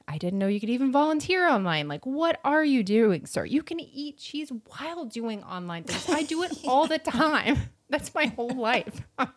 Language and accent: English; Florida, United States; Well, I'm from Florida. So, I mean, I don't even fight it anymore. I'm like, yeah, no, that's Florida.